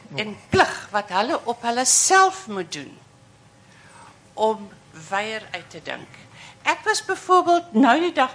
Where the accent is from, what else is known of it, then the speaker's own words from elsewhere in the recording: United States; now in Stellenbosch, South Africa; Ja. Ek is 'n Amerikaner en ek bly nou hierso.